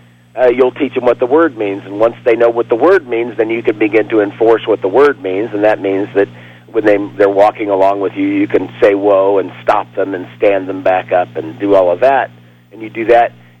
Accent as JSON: {"language": "English", "town": "Kansas City", "region": "Kansas", "country": "United States", "tie": "born or raised there", "also_born_or_lived": "Iowa", "said": "Well, I grew up in Kansas, in Kansas City pretty much, and some of it in Iowa"}